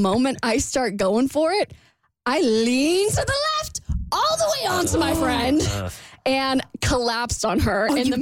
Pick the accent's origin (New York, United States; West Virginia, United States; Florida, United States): Florida, United States; I do saunas. I'm from Florida. I have been moist before out in the wild.